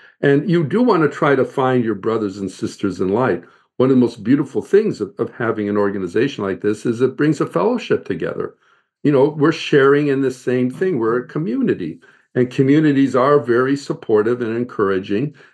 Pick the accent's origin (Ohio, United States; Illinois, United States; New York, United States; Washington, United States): Illinois, United States; Chicago; now in Los Angeles, United States; You know, I grew up in Chicago, and in Darien, California, my friends and family, I think he's been in LA too long.